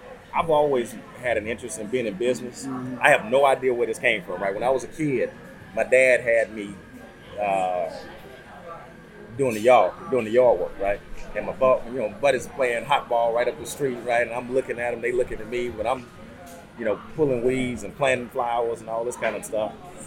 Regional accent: Houston, Texas, United States; Now, I'm born and raised in Houston, man. I'm Northeast Houston, product of Fifth Ward, Texas.

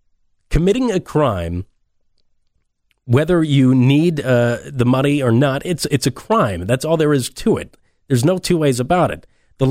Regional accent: New Bedford, Massachusetts, United States; back in my hometown of New Bedford

